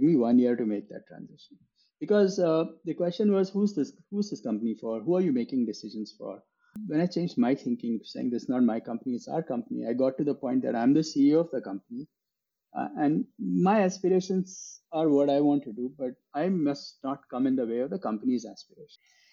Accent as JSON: {"language": "English", "country": "India", "said": "I'm doing it because I want to do it from India, not because I had to. I could have stayed in the US and stayed there, but I always wanted to be in India. And it's a fact, you know, it's in our country, we can make something happen."}